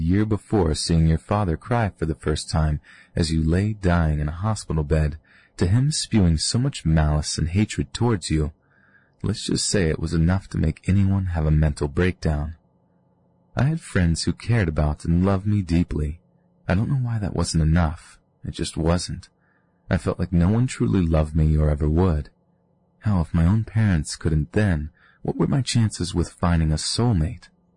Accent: Appalachia, United States; I am an almost 28-year-old gay male who was born and raised in the Appalachian Mountains, which for my friends not in America, that's in the south, more towards the mid-Atlantic region.

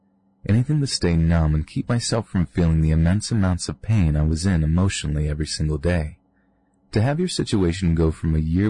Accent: Appalachia, United States; I am an almost 28-year-old gay male who was born and raised in the Appalachian Mountains, which for my friends not in America, that's in the south, more towards the mid-Atlantic region.

